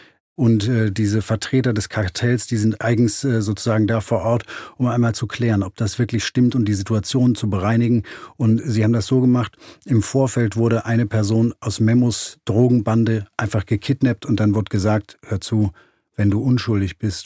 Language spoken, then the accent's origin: German; Hamburg, Germany; Und darum hat sich bei uns in der Stadt, ich bin ja Hamburger